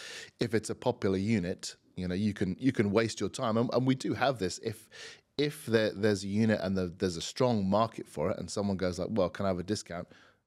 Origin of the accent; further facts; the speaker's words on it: United Kingdom; but that's probably being British.